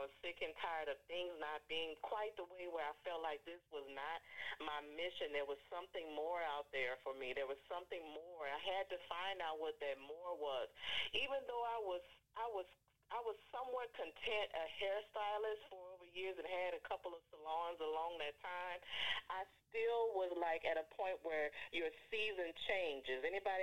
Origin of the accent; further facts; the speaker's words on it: New Orleans, Louisiana, United States; I am from New Orleans, on the outskirts of New Orleans, not too far from there.